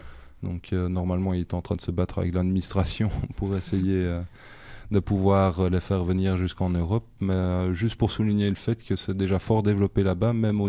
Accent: Liège, Wallonia, Belgium; On vient de Liège, donc on ne va pas se refuser à bon boulet liégeois aussi, de temps en temps.

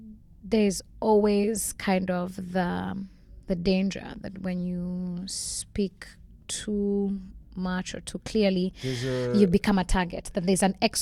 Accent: Kenya; There's always going to be a Kenyan slant in my worldview because I am Kenyan.

